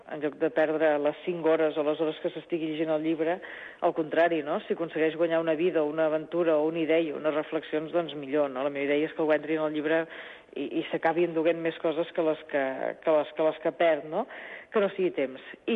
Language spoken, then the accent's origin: Catalan; Girona, Catalonia, Spain; Jo soc de Girona, però com que fos de Tossa.